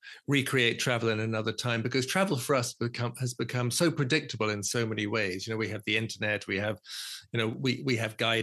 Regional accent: London, United Kingdom; I said, I was born in London. I'm a Londoner."

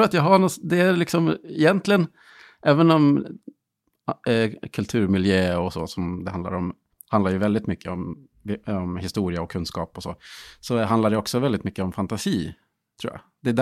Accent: Falun, Dalarna County, Sweden; Jag är uppvuxen i Falun. Som bergsmansbygd

